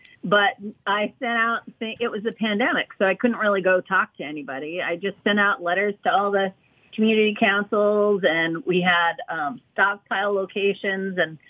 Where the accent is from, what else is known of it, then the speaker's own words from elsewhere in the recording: Fairbanks, Alaska, United States; now in Anchorage, United States; me growing up in Fairbanks when everybody had gardens and everybody was sharing.